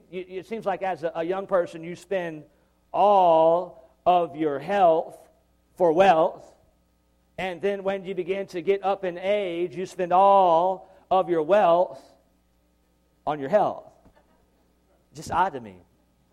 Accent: the Carolinas, United States; But I'm from the Carolinas, and I love the Carolinas. And just west of where I was born and raised are the Blue Ridge Mountain Ranges.

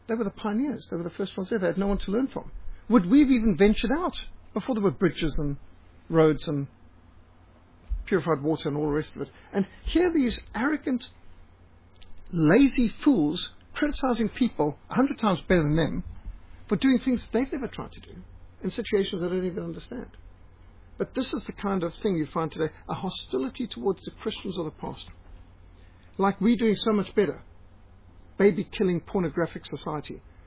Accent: Zimbabwe; now in South Africa; I have been astounded to see that South Africans, when I came to South Africa from Rhodesia, 1977, I was astounded.

